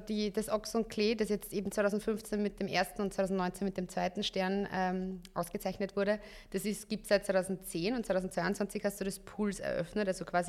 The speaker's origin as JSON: {"language": "German", "country": "Austria", "said": "also jetzt als Österreicher gibt es andere Kulinarik-Hochburgen, die wir so mitkriegen."}